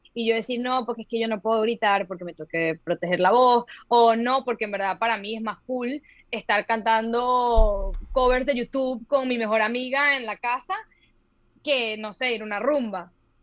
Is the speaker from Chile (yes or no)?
no; Venezuela; gracias al cielo, yo crecí en Venezuela